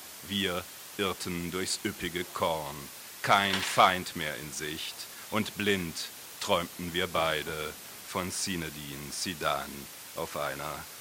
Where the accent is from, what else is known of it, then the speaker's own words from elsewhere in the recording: Karlsruhe, Baden-Württemberg, Germany; Und als kleiner Junge in Karlsruhe habe ich Autogramme gesammelt